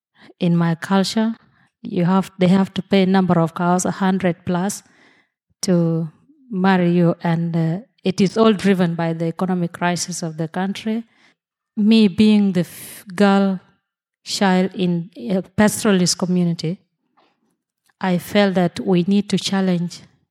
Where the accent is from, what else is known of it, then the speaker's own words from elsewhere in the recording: South Sudan; I'm from South Sudan.